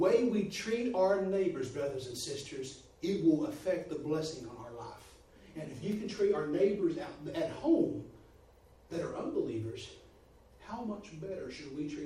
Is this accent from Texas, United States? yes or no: yes; Texas, United States; Well, we're not here from here. We're from Texas.